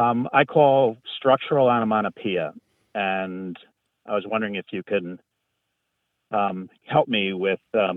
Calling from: Elmira, New York, United States; I'm calling from Elmira, New York.

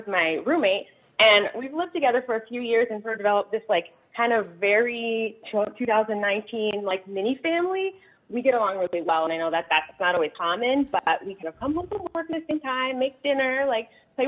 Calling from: Rosendale, New York, United States; So I'm calling from Rosendale, and my situation.

